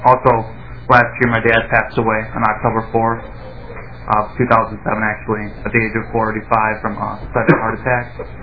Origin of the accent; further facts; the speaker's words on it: Annandale, Minnesota, United States; My family life, I was born and raised in Annandale, Minnesota.